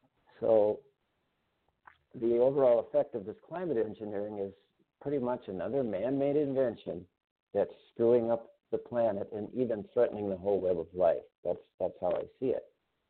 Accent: Minnesota, United States; since I'm a Minnesotan and aware of our 10,000 lake

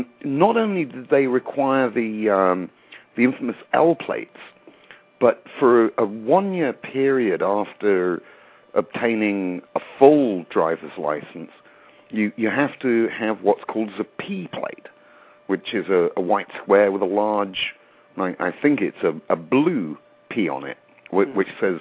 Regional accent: England, United Kingdom; I grew up in England. You might have figured that out from my accent. You're right. It's not really much of a Mississippian accent.

